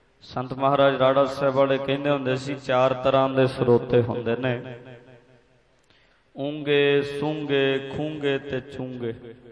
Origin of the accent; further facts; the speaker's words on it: Punjab, India; ਮੇਰੇ ਪਿੰਡ ਦੇ ਕੋਲ ਦਿਆਲਗੜ੍ਹ ਜੱਸੜਵਾਲ ਢੱਡਰੀਆਂ ਦੇ ਨਾਲ ਹੀ ਪੈਂਦਾ ਹੈ